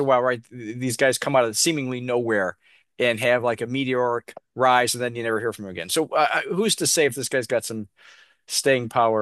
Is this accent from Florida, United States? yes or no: no; Ohio, United States; now in Maryland, United States; when I came to Ohio from Ohio to Maryland, people told me, you know, Maryland's a little different. Counties rule the day. Ohio, we're very city.